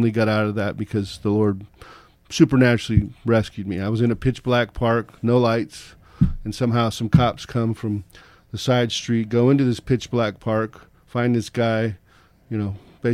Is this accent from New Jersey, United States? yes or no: no; North Hollywood, California, United States; born or raised there